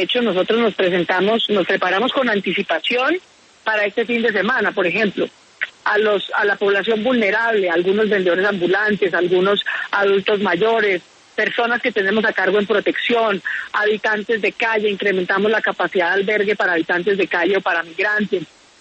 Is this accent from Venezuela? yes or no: no; Colombia; yo, como cualquier colombiana